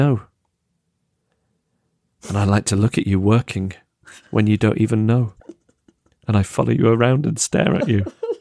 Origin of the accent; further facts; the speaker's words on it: Macclesfield, North West England, United Kingdom; You may not remember, but I sat in on your show a couple of years ago. I'm from Macclesfield.